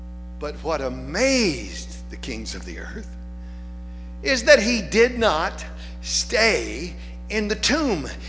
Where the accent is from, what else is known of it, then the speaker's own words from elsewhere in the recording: Southern United States, United States; accent: Southern; Now, as you've probably picked up from my accent, every now and then I lapse into it without thinking, that I'm a pure, born and bred Southerner.